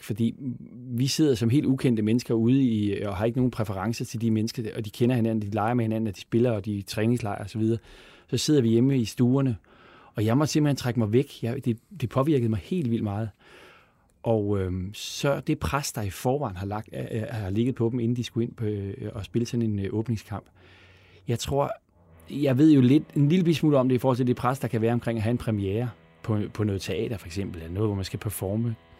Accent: Glostrup, Capital Region, Denmark; born there; Nej, der, jeg er født i Glostrup.

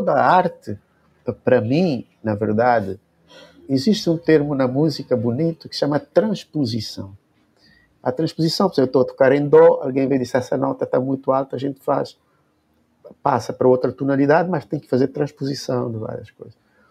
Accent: Cape Verde; first language Cape Verdean Creole; Portuguese is a second language; Olha, porque a nossa língua materna é o crioulo. Espero que vocês já tenham estado em Cabo Verde

